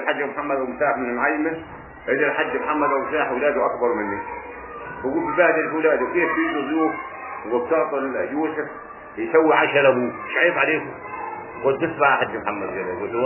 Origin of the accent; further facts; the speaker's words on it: Palestine; moved away; لما طلعنا من فلسطين وهم جايين جونا على طريق الغرب بترجعوا على الهود